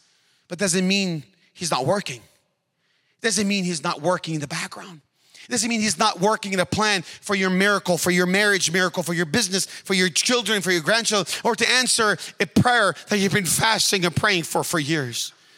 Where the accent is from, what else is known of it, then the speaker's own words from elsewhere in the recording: Bethlehem, West Bank, Palestine; English is a second language; also born or lived in Jerusalem; I mentioned I was born in Jerusalem, grew up in Bethlehem all my life. Till today, I'm in Israel. It does sound like I'm an American and so forth. I don't live in America. I live in Israel.